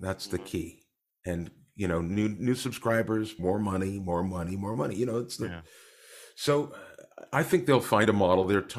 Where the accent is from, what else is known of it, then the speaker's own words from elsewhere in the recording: Winnipeg, Manitoba, Canada; born there; I was born in Winnipeg, Manitoba.